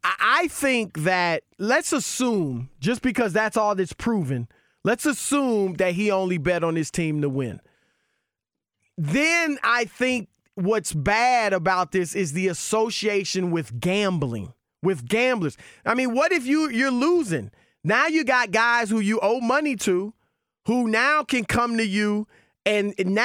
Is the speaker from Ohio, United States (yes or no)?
yes; Cincinnati, Ohio, United States; So anyway, I grew up in Cincinnati as a kid, and we used to go to the Big Red Machine games.